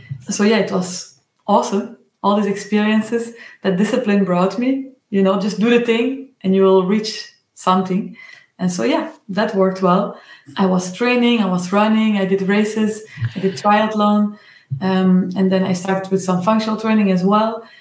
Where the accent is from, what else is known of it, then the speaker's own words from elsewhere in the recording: Belgium; I'm from Belgium.